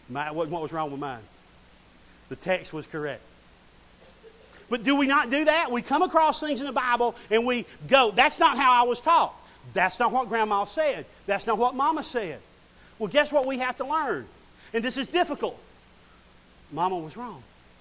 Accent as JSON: {"language": "English", "town": "Collinsville", "region": "Alabama", "country": "United States", "said": "I'm from Collinsville, Alabama. Y'all know that? Some of y'all might not know that."}